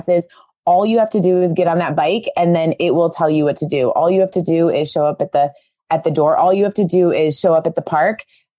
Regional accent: Cleveland, Ohio, United States; We're from Cleveland, Ohio. So CLE represents us.

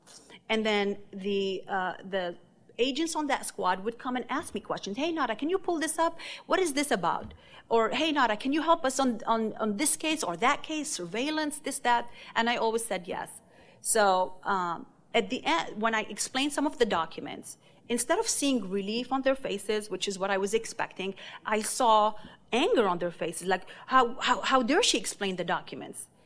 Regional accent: Lebanon; moved away; this is bringing memories from my growing up in Lebanon.

